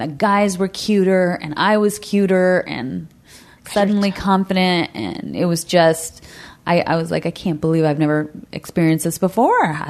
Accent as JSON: {"language": "English", "town": "Oceanside", "region": "California", "country": "United States", "said": "I'm from Oceanside, California."}